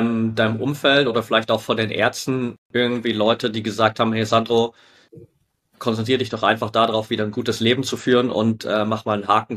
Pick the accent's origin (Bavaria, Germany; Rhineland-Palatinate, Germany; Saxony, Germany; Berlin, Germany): Saxony, Germany; Altenberg; Ich komme übrigens aus der Nähe von Altenberg. Ich bin in Altenberg aufs Gymnasium gegangen, auf die Schule gegangen.